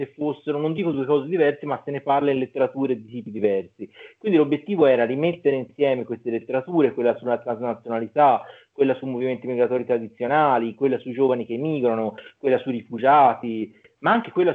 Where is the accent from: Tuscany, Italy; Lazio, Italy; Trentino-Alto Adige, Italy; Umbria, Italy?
Tuscany, Italy; Florence; Io insomma sono fiorentino, lavoro a Genova, ma sono fiorentino